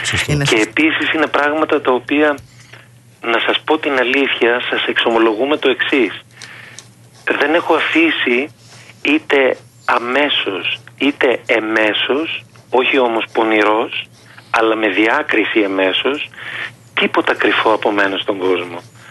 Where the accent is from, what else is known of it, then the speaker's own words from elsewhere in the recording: Eastern Macedonia and Thrace, Greece; born there; Εγώ είμαι Μικρασιάτης και Πόντιος από πατέρα και μητέρα και Μακεδόνας, γιατί γεννήθηκα σε ένα χωριό της Δράμας.